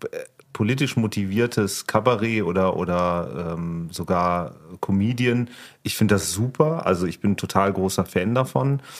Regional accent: Cologne, North Rhine-Westphalia, Germany; born there; Ich bin gebürtiger Kölner

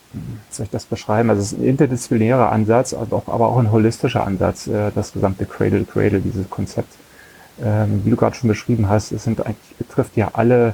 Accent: Germany; ich komme aus der DDR

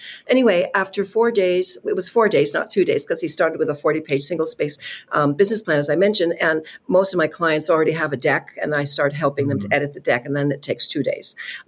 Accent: California, United States; moved away; I've been in Europe the last 13 years, and I'm from Silicon Valley originally

